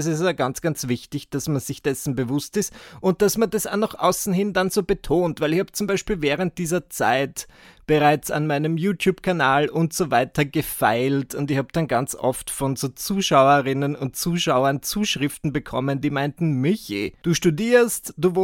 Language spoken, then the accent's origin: German; Burgenland, Austria; Ja, ich bin im Burgenland aufgewachsen, ich war in meinem Dorf, aber nicht sonderlich involviert